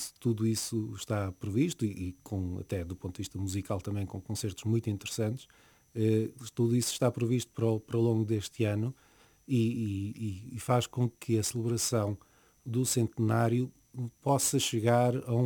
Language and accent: Portuguese; Madeira, Portugal; até porque sou madeirense